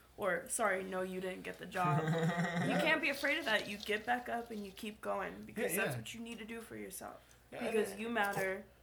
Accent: Ventura, California, United States; is another cool thing about with me growing up in Ventura. I'm a Venturian, tried and true.

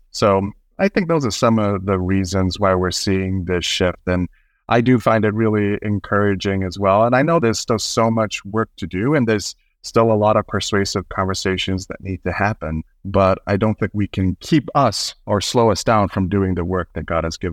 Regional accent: Singapore; also born or lived in Malaysia; growing up in Singapore and Malaysia. My mom's Malaysian and I was born in Singapore. My parents worked there.

